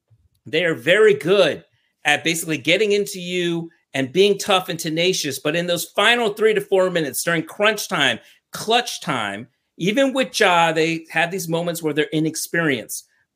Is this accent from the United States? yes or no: yes; Washington, District of Columbia, United States; When I think of number 24, because I'm from Washington, D.C., I think of former Bullet Jeff Malone.